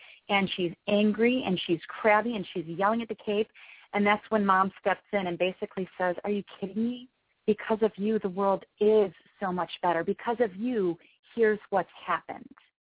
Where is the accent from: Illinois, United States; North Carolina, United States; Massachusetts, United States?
Illinois, United States; Joliet; I'm just a mom, and I'm local. I'm from the Joliet area